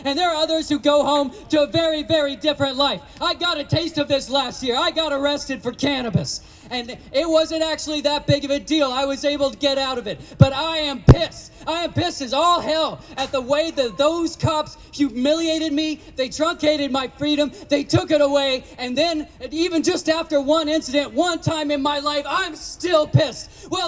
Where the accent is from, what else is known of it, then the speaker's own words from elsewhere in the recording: Berkeley, California, United States; I come from Berkeley, California, and where I lived, we have practically every week we have another rally.